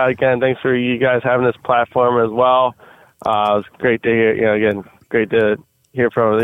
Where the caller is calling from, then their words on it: Burlington, New Jersey, United States; No. I'm calling from Burlington, New Jersey.